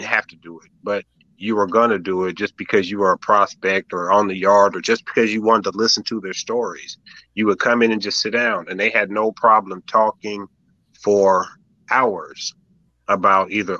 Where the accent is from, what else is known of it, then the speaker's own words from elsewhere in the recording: Arizona, United States; now in Long Beach, United States; No. I'm originally from Arizona.